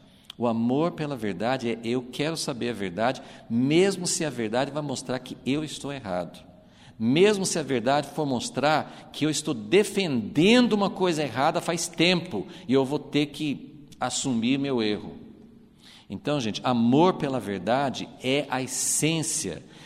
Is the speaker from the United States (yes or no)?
yes; United States; now in Brazil; Guerra Fria, nos Estados Unidos, né, onde eu nasci, onde eu ficava ouvindo essas coisas da Guerra Fria